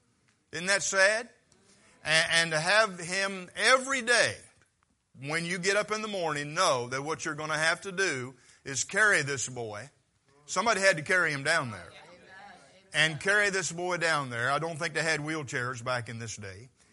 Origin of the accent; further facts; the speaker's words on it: Vienna, Maryland, United States; I was born and raised in Vienna, and so, you know, I didn't even know Salisbury existed